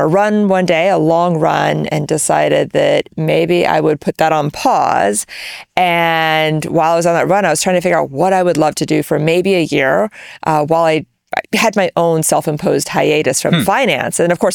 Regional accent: Texas, United States; I grew up in Texas, very far from the wine industry.

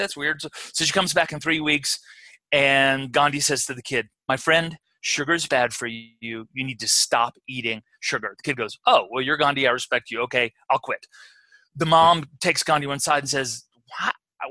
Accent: Florence, Alabama, United States; Okay, so I grew up in Northwest Alabama, which is pretty close to where I still live, Frog Pond. I grew up in Florence, Alabama, sister city, Florence, Italy.

